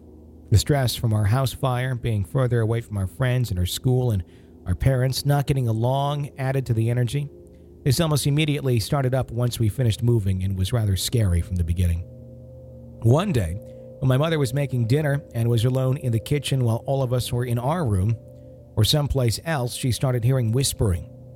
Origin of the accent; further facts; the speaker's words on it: Virginia, United States; from Central Virginia.